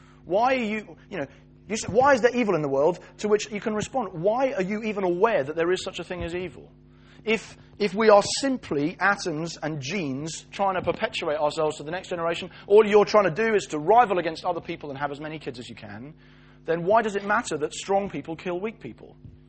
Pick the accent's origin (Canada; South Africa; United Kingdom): United Kingdom; because we're British